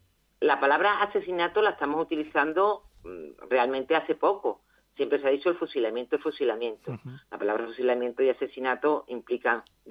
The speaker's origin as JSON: {"language": "Spanish", "region": "Andalusia", "country": "Spain", "said": "Yo soy muy andaluza y me gustan las palabras, decirlas como..."}